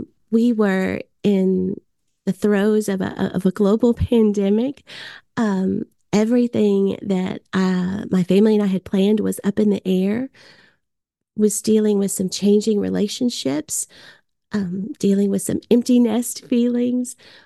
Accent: Nashville, Tennessee, United States; I'm from Nashville and love country music

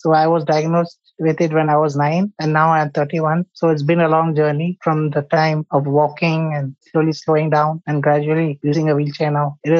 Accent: Dubai, United Arab Emirates; Yes, in Dubai.

